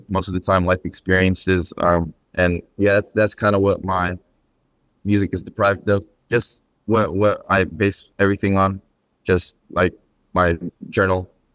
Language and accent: English; Stockton, California, United States; I grew up in Stockton, California, which in a neighborhood where, you know, there's a lot going on. But as for the household, it was very traditional. Both my parents are very traditional Filipino, old school.